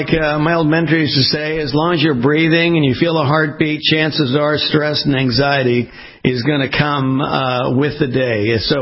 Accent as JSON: {"language": "English", "region": "West Coast", "country": "United States", "tie": "born or raised there", "said": "I mean, I grew up on the West Coast, so we got hit by earthquakes"}